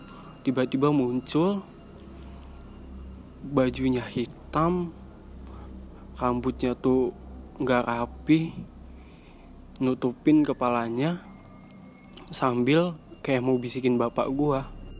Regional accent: Central Java, Indonesia; now in Jakarta, Indonesia; Tepatnya kampung gue tuh di daerah perbatasan antara Magelang sama Temanggung.

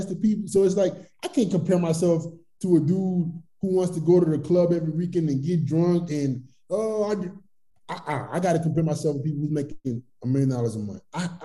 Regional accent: Nigeria; born there; But I was born in Nigeria. I came from a third world country.

